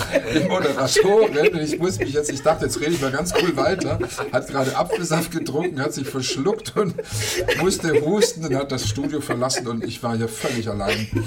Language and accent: German; Baden-Württemberg, Germany; accent: Swabian; Also in Baden-Württemberg, da geht es mir als Schwabe, ja, also da werden die meisten, würden mich sogar verstehen, wenn ich dialektisch, wenn ich Schwäbisch schwätze